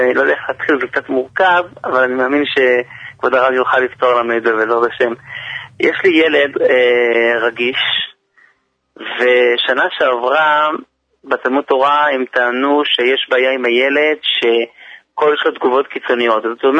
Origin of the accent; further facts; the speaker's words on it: Jerusalem, Jerusalem District, Israel; אנחנו מירושלים.